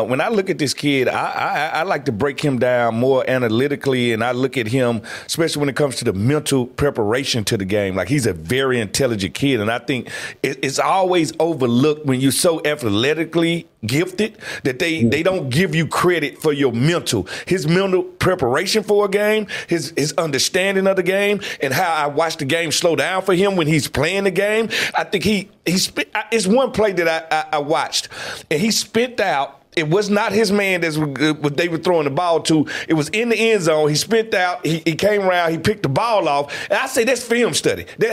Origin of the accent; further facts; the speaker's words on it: Jackson, Mississippi, United States; I grew up on Chucky Mullins. I grew up on – and also I have to say this. My high school, Provine High School in Jackson, Mississippi, which you know well, we gave y'all Aaron Hopper.